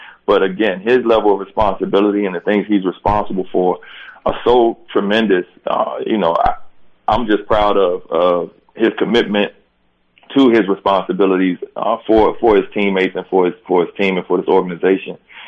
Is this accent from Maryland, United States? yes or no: yes; Silver Spring, Maryland, United States; I grew up in Silver Spring, Maryland.